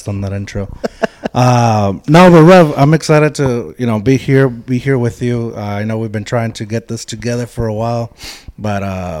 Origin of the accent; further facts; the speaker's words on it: Eagle Pass, Texas, United States; You know, there's a story where, well, from my hometown in Eagle Pass, supposedly that's where … from or lived